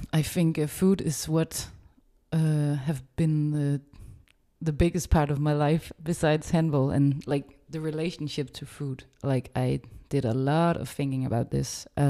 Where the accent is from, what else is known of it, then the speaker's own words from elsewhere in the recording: Denmark; now in France; I'm 27 years old and I come from Denmark. And it's my second season in France